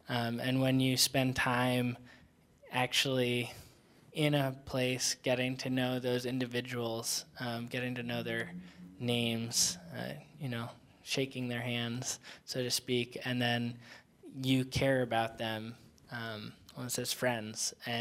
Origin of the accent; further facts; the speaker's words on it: Connecticut, United States; I grew up in Connecticut, and I went to college in Colorado.